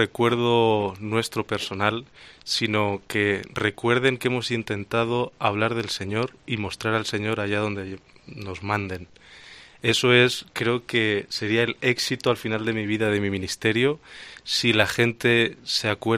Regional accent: Villarrobledo, Castilla-La Mancha, Spain; Sí, yo soy natural de Villarrobledo, de la parroquia de San Blas, pero este último año he estado terminando los estudios en Madrid

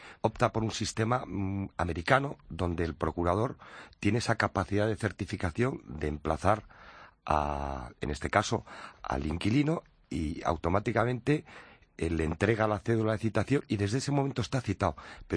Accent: Community of Madrid, Spain; Al final somos madrileños y nos debemos a nuestro ayuntamiento y a nuestra comunidad.

